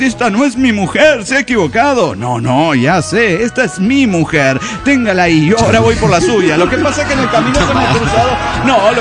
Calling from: Saltillo, Coahuila, Mexico; de Saltillo, Coahuila.

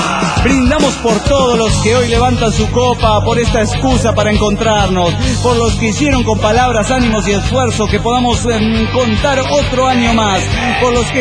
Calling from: Mexico City, Mexico; del DF mexicano.

